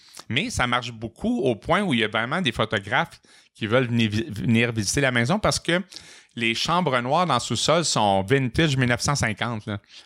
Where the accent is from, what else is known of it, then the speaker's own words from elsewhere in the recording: Matane, Quebec, Canada; born there; moi, je suis né à Matane. J'ai passé à peu près tous les étés de ma vie en Gaspésie. La famille de mon père et de ma mère venait de Matane.